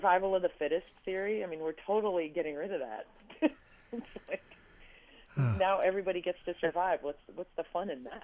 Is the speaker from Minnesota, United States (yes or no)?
yes; Minnesota, United States; I grew up just outside of Minneapolis.